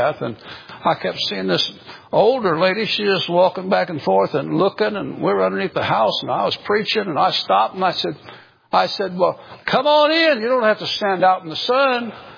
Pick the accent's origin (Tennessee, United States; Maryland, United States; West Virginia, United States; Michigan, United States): Tennessee, United States; Listen, I come from Tennessee, man. We amen ourselves down there.